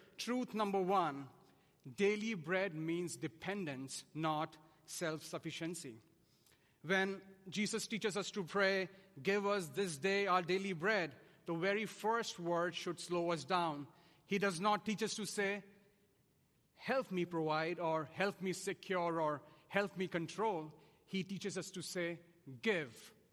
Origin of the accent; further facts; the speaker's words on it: India; now in United States; And if you haven't already guessed by my accent, I definitely did not grow up here. I was born and raised in India.